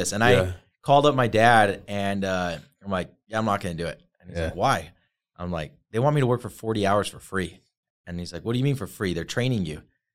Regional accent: Orem, Utah, United States; Just in Orem.

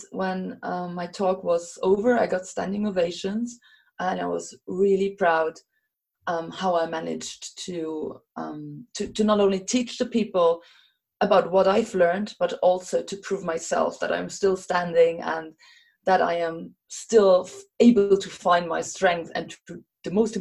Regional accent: Luxembourg; first language Luxembourgish; English is a second language; having been born and raised in Luxembourg helped, because we are raised trilingually. Mm-hmm. And then on top, like, I mean, we speak, our mother tongue is Luxembourgish, and then we learn German and French very, very early. And then comes English

